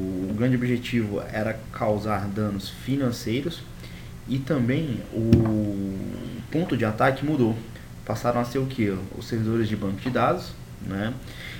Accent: Minas Gerais, Brazil; eu sou de Minas Gerais, né?

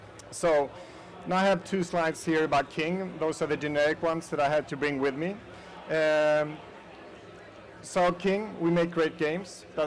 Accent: Sweden; accent: Swedish; English is a second language; I work at King. I'm Swedish, so that's my accent, a little bit of Swedish.

